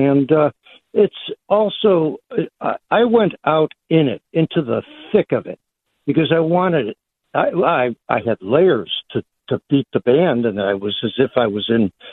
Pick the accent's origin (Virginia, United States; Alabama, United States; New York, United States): New York, United States; Amherst; a within Amherst kind of like a little parcel, but yet has that name, G-E-T-Z. Yeah, so here I am. It's my hometown.